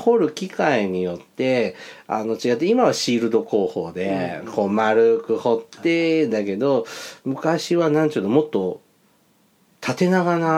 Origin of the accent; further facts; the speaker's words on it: Mie, Japan; 僕は三重出身だから、うんうん、四日市って町あるじゃんね、